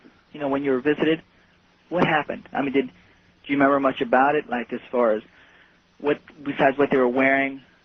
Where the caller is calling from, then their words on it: Miami, Florida, United States; I'm from Miami.